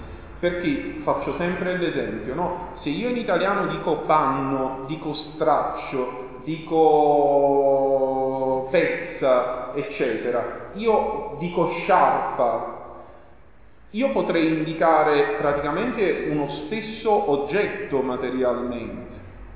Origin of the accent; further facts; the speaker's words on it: Naples, Campania, Italy; se un bambino dice una volgarità in napoletano, io la sento perché sono napoletano.